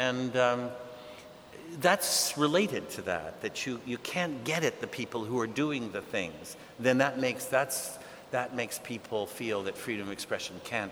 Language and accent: English; Canada; but wait a minute, I'm a Canadian.